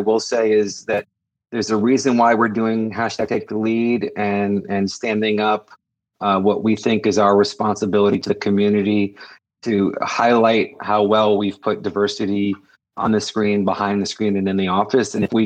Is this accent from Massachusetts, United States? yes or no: yes; Massachusetts, United States; I'm from the Cape, so I love the fact it's set on the Cape.